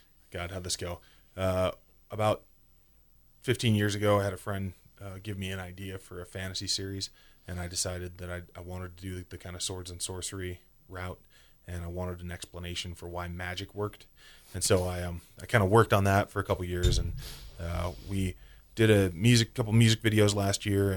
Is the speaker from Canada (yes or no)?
no; Taos, New Mexico, United States; I lucked out because I grew up in Taos